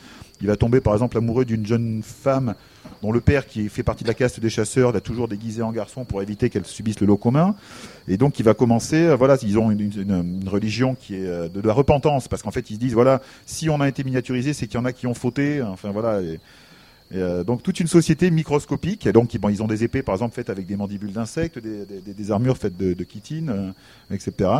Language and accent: French; Aurillac, Auvergne-Rhône-Alpes, France; Moi, je suis d'Aurillac, mais j'allais passer mes vacances là-bas.